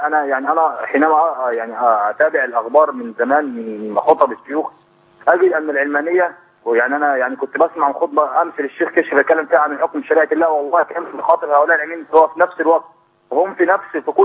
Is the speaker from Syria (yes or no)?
no; Egypt; عندنا في مصر